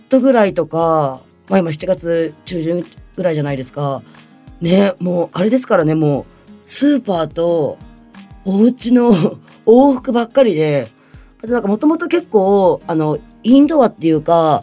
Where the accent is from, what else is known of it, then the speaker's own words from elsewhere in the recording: Ibaraki, Japan; now in Tokyo, Japan; 私東京に住んでるんですけど、東京にいるのがちょっと本当怖くて、だからもう地元が茨城なんだけど、茨城にしばらく帰ろうかなっていうのもちょっと悩んでるんですよね。